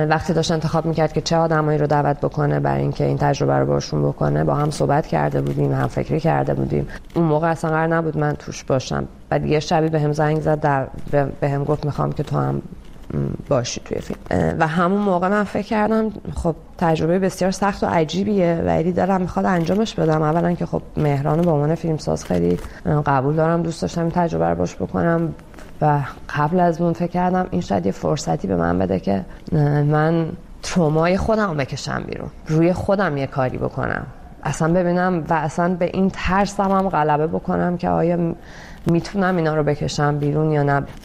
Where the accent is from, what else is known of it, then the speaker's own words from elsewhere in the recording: Iran; moved away; داستان شخصی خود من به هر حال به چه دلیل من از ایران اومدم بیرون